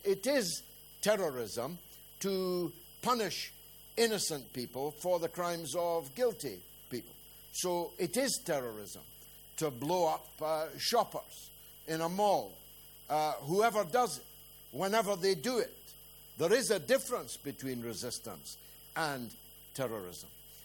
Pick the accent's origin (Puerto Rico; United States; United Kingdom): United Kingdom; Scotland; You don't have the power, the right, to decide whether or not I am Scottish.